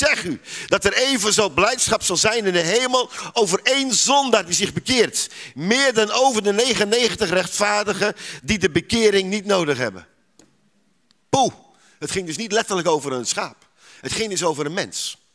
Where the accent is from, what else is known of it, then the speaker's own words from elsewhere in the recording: Zuidbroek, Groningen, Netherlands; een boer laat echt niet, en gelooft u mij, ik kom uit Zuidbroek, gelooft u mij, een boer doet dat niet. Niet in Groningen, niet in Friesland en niet in Drenthe.